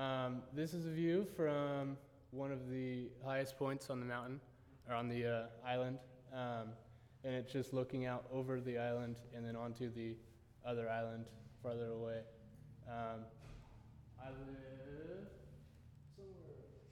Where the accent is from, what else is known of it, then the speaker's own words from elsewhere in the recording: United States; And that's one of my normal seats because I'm American, and that's just where they make the Americans sit.